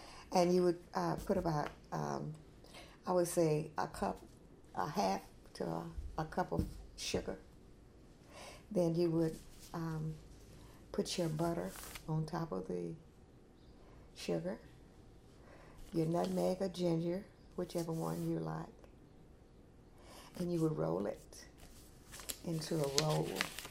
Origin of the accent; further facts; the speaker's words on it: Clayton, Mississippi, United States; born there; I was born in Clayton, Mississippi on November the 11th, 1935. Yeah, I'm now 75 years